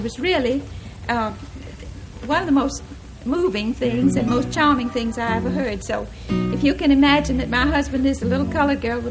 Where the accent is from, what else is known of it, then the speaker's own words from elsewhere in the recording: Columbus, Georgia, United States; Columbus, Georgia, my hometown, the place where I grew up.